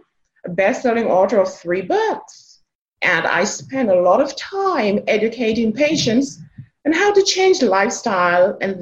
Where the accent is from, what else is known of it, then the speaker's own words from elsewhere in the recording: Jamaica; now in United States; I live in South Texas, way down south, close to the Mexican border. I am originally from Jamaica.